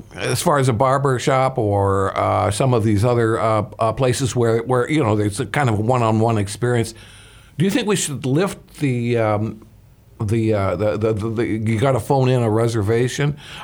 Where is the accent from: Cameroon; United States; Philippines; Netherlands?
United States; Chicago, Illinois; Hey, I came from Chicago. I know exactly what you're talking about.